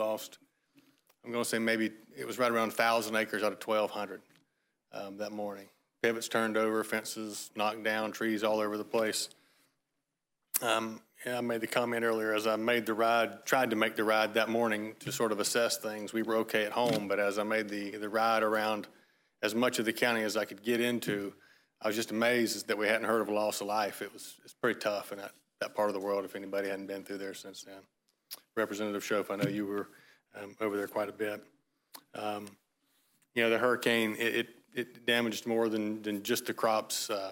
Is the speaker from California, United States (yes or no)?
no; Mayo, Florida, United States; I'm from Mayo, Florida.